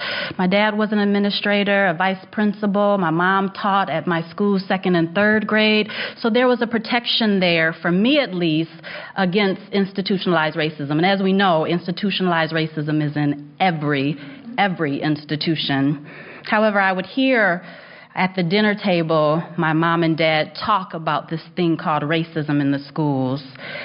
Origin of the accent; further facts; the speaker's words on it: Kalamazoo, Michigan, United States; also born or lived in Ann Arbor; I was born and raised in Kalamazoo. I love Kalamazoo. It's such a special place. I've been in Ann Arbor for the past 17 years, but it's so good to be back.